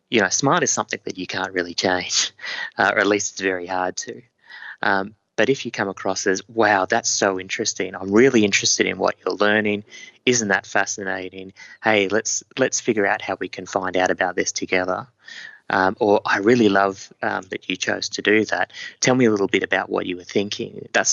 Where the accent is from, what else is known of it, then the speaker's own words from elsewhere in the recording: Queensland, Australia; also born or lived in New South Wales; I grew up in Queensland and New South Wales, avid rugby league supporter.